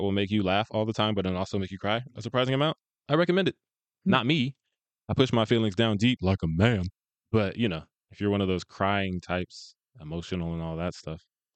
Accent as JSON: {"language": "English", "town": "Pasadena", "region": "California", "country": "United States", "said": "It takes place in Pasadena. I am from Pasadena. I love Pasadena."}